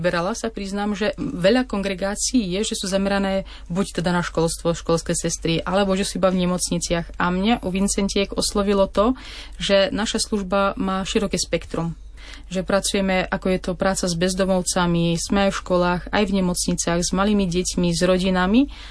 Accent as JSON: {"language": "Slovak", "town": "Lendak", "region": "Prešov Region", "country": "Slovakia", "tie": "born or raised there", "said": "Vyrastala som v takej asi na Slovensku veľmi známej dedine. Volá sa Lendak. Som z tradične katolíckej veriacej rodiny."}